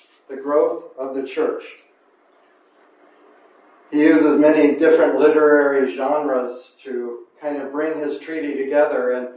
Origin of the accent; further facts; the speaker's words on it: Western United States, United States; I come from the Wild West, and there's some stagecoaches there. One of my banks in America is called Wells Fargo.